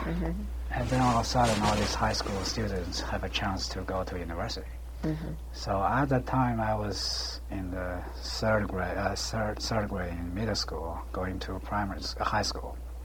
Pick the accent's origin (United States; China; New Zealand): China; Beijing; English is a second language; because I grew up in Beijing, and in this military compound